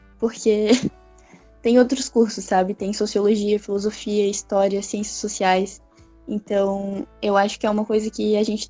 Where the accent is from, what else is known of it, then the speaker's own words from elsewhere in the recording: São José, Santa Catarina, Brazil; Eu tenho 20 anos, sou de São José e eu curso licenciatura em História na UDESC.